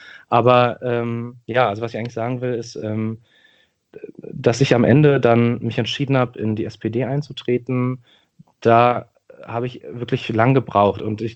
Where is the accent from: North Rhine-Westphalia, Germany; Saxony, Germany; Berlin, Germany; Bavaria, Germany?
Berlin, Germany; ich bin 32 Jahre alt, bin geboren und aufgewachsen in Neukölln, einem Stadtteil von Berlin, von dem haben sicherlich viele gehört. Ich lebe auch in Neukölln nach wie vor, ich bin nicht weit gekommen, sage ich immer. Ich bin Halbkoreaner, meine Mama kommt aus Südkorea, mein Vater kommt aus der Eifel